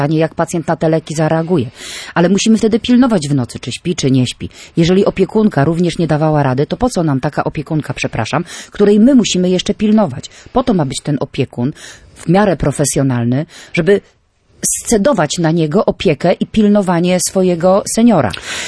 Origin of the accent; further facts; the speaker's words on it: Gdańsk, Pomeranian Voivodeship, Poland; No, akurat tutaj my jesteśmy z Gdańska.